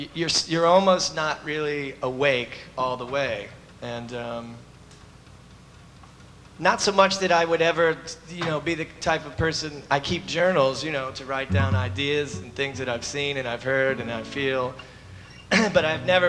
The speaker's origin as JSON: {"language": "English", "town": "Atlanta", "region": "Georgia", "country": "United States", "tie": "born or raised there", "said": "It's when you're little, you know, like with Rich and I growing up in Atlanta."}